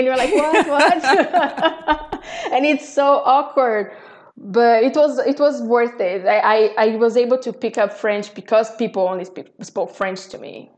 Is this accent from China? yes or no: no; Brazil; English is a second language; moved away as an adult; now in Geneva, Switzerland; So I'm Brazilian. And I was born and raised in Brazil. And I came to Switzerland because my husband is Swiss, and we met while we were both studying in California. That was back in 2013